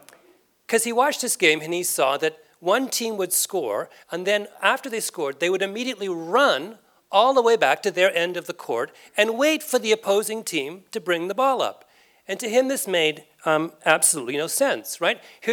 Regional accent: Canada; I'm Canadian, and this is one of those days that gives Canadians such as myself a sense of moral superiority.

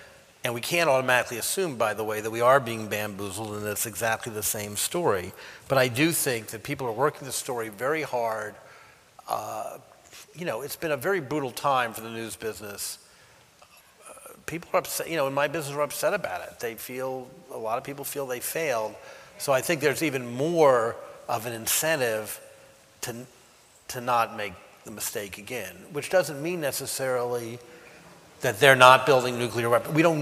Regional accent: Washington, District of Columbia, United States; I think that what I saw as a kid growing up in Washington, living in a de facto segregated city that purported to stand for everything great in our civic values, our democratic values

